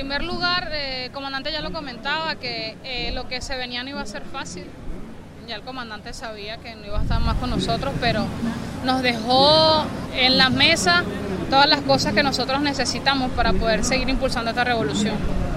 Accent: Barinas, Venezuela; born there; Aprovecho para decir que, bueno, que yo nací en Barinas. Los llaneros somos nobles, somos gente muy noble, sencilla

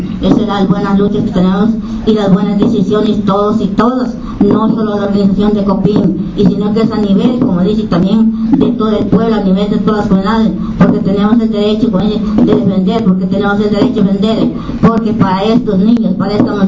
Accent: Intibucá, Honduras; yo como Consejo de Ancianos, pues, de la cultura lenca y de indígena, pues que somos del departamento de Intibucado

